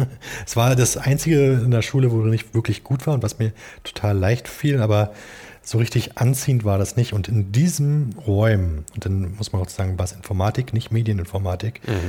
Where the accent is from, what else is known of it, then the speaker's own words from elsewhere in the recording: Berlin, Germany; Und ich komme hier aus dem Norden von Berlin, Ostdeutschland.